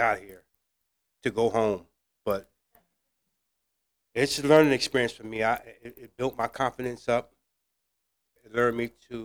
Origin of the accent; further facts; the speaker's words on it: Willingboro, New Jersey, United States; I'm from Jersey, a little town called Willingboro.